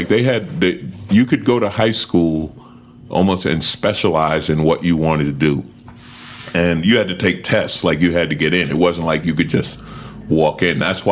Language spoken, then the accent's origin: English; New York, United States; I'm a New York guy. I grew up in New York, but I started in L.A.